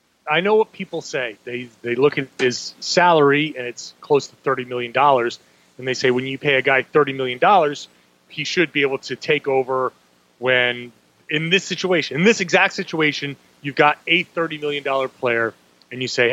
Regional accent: Rhode Island, United States; When I was like 16 growing up in Rhode Island, my dad would take me to the dog track

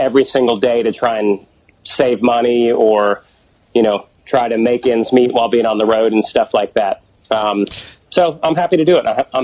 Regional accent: Midwest, United States; And, you know, I'm from the Midwest, so average is great.

